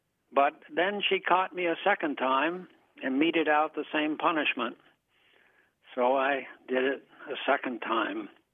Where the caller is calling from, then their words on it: Burlington, Vermont, United States; I'm calling from Burlington, Vermont.